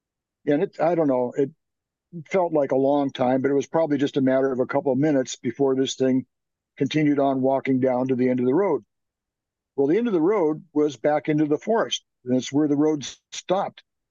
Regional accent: Seattle, Washington, United States; So in 1969, I was growing up in Seattle.

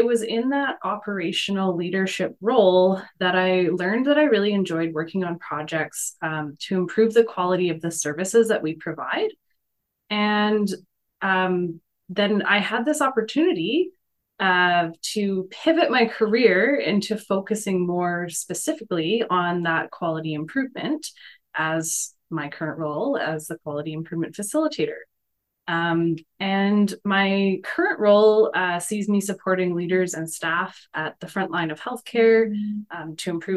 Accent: Kelowna, British Columbia, Canada; I grew up in Kelowna

